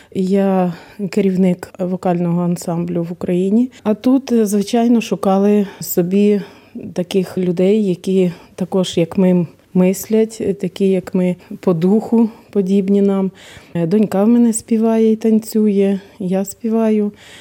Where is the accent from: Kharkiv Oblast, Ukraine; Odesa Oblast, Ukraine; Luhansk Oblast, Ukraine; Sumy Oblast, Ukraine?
Odesa Oblast, Ukraine; now in Poland; я з Одеської області. Приїхала одразу після початку війни. В березні місяці приїхала сюди з донькою, з невісткою і онуками.